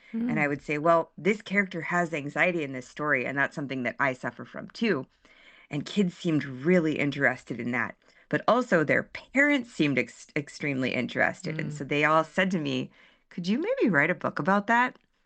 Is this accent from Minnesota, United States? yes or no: no; San Francisco, California, United States; It was just one page in my hometown paper in the San Francisco Chronicle.